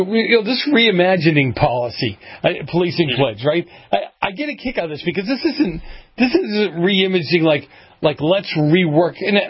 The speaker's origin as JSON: {"language": "English", "town": "Boston", "region": "Massachusetts", "country": "United States", "said": "Well, listen, I'm an Italian from Boston. I'm not backing up from anything."}